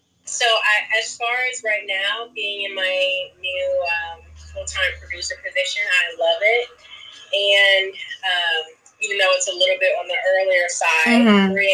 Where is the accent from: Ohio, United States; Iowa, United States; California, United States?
Ohio, United States; And now I'm back in my hometown in Ohio, doing what I love.